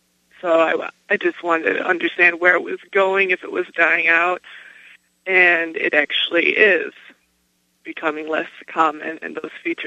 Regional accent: Midwest, United States; I'm a Midwesterner, so I think the New York accent is more novel to me

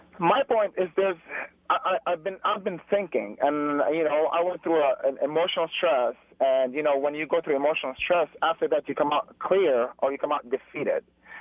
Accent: Beirut, Beirut Governorate, Lebanon; moved away; I'm a Muslim, but I went to church for 16 years. I was raised in Beirut. And I immigrated over here.

